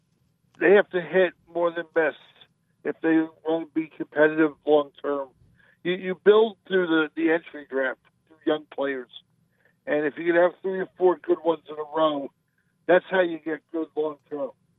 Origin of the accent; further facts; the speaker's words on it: New York, United States; now in Las Vegas, United States; I wanted to be a pro hockey player growing up in New York, but I didn't have quite the game.